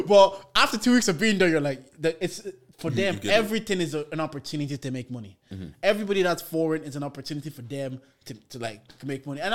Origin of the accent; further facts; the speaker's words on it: Nigeria; And as a Nigerian, I fully understand that you can get your own food everywhere you go.